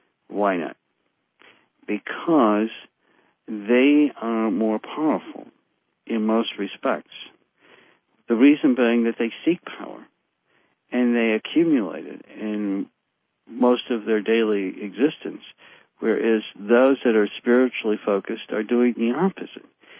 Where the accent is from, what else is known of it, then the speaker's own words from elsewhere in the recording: Chicago, Illinois, United States; I'm from Chicago, and I'm aware of much public corruption.